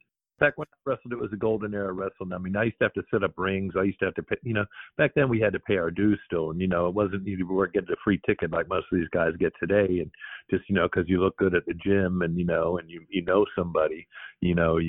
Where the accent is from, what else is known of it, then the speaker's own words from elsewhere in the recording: Jacksonville, Florida, United States; Well, I was a big fan growing up in Jacksonville, Florida, back in the 70s and 80s.